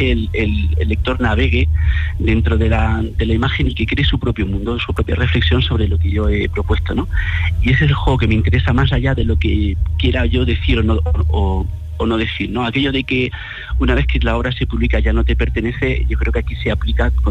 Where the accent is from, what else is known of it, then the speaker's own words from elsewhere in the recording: Gorafe, Andalusia, Spain; en mi pueblo se encalaba con cal muerta las tumbas de un pueblo muy pequeñito, se llama Gorafe, está entre Guadí y Baza